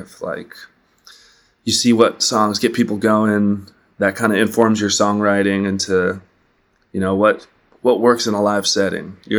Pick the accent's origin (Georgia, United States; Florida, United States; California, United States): California, United States; San Diego; now in Los Angeles, United States; I moved to LA. I'm from San Diego, so I moved to just be a little closer to home